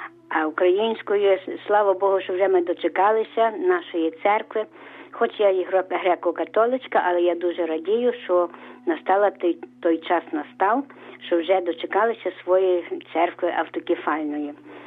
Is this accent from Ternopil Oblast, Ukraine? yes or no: no; Lviv, Lviv Oblast, Ukraine; Я зі Львова